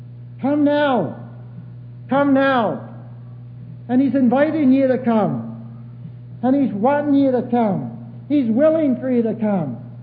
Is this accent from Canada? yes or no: yes; Canada; I'm Canadian.